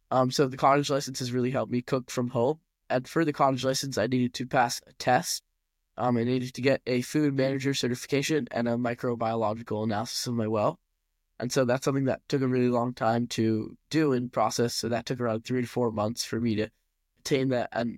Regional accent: India; I'm Indian, so I love Indian food and I love watching Indian companies and Indian restaurants grow.

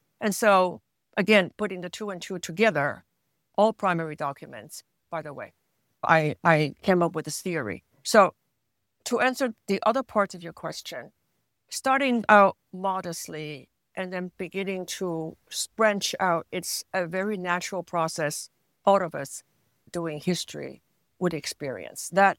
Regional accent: Taiwan; born there; first language Chinese; English is a second language; I was born in Taiwan, so Chinese is my first language

